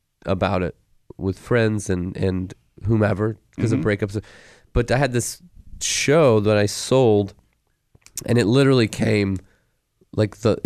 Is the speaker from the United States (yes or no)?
yes; Illinois, United States; And I was like, well, I'm from Illinois. That's already halfway there.